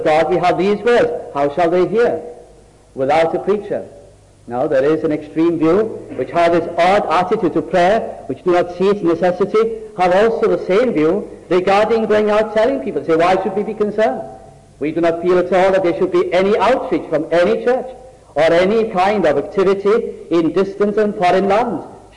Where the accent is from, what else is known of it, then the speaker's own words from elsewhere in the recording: North West England, United Kingdom; I was brought up in South Lancashire, and we used to listen to every little Welsh programme on the radio for the reason that we long to hear our own little language